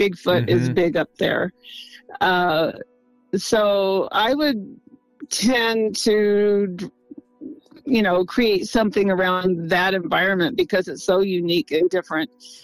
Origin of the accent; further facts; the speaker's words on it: Oregon, United States; also born or lived in Arizona, United States; now in Silverton, United States; I started out in Arizona. I mean, I was born and raised in Oregon, but I lived most of my life in Arizona.